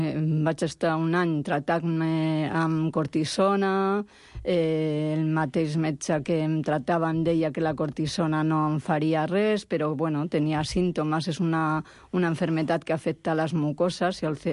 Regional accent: San Sebastián, Basque Country, Spain; jo sóc de Sant Sebastià

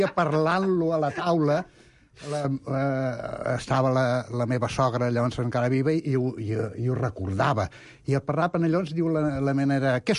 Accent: Barcelona, Catalonia, Spain; born there; jo vaig néixer a l'Eixample

